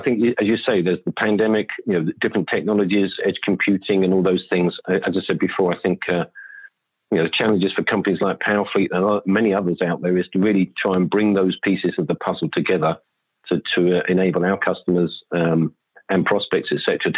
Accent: England, United Kingdom; I have a middle name, but I just don't use it, being an Englishman.

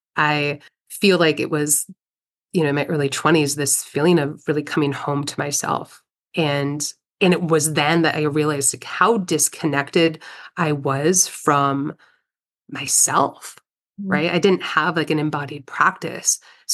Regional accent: Midwest, United States; So I grew up in the Midwest, kind of a pretty low-key, typical Midwestern upbringing.

